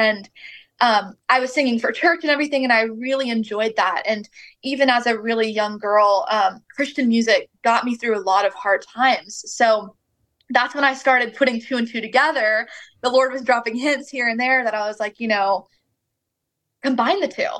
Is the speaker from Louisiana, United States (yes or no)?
yes; Baton Rouge, Louisiana, United States; also born or lived in Austin; now in Nashville, United States; So basically I was born and raised in Baton Rouge, and then I went to college at the University of Texas in Austin, Texas.